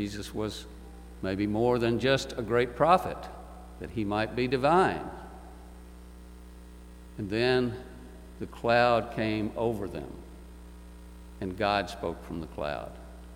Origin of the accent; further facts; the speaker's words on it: Middlesboro, Kentucky, United States; I was 12 years old and I was growing up in Middlesboro, Kentucky.